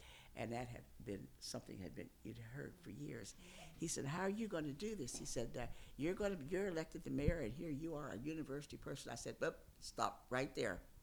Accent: Osage, West Virginia, United States; now in Morgantown, United States; I've lived in Morgantown most of my life, but I was born and raised in Osage.

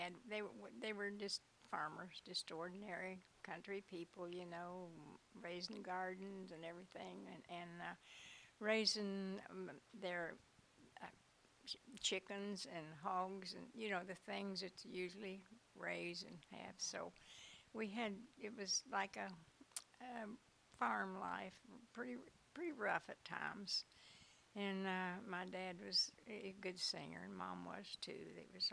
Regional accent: Procious, West Virginia, United States; born there; in Procious, West Virginia.

